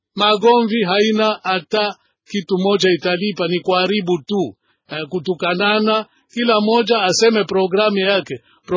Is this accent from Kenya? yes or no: no; Maniema, DR Congo; born there; mimi ni mzaliwa wa Maniema, mateso ilipita mingi. Ni mzaliwa wa Ancien Kivu, mateso ilipita mingi. Ni mzaliwa wa Est ya République Démocratique du Congo